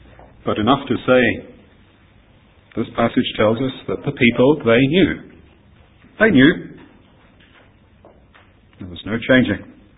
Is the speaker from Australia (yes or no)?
yes; Australia; accent: Australian; I get asked occasionally where my accent comes from. And if I say Australia, then you'll say, oh, that doesn't quite sound like that. And then I say, well, I've been here and I've been there, and it's all mixed in together.